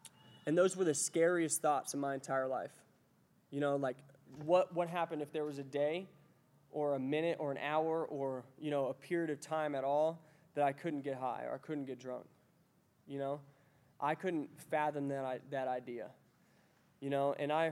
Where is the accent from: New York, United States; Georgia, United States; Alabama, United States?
Georgia, United States; Atlanta; moved away as an adult; now in Salt Lake City, United States; I spent all my years growing up in Atlanta, and for whatever reason, my higher power found it necessary for me to come to Salt Lake City.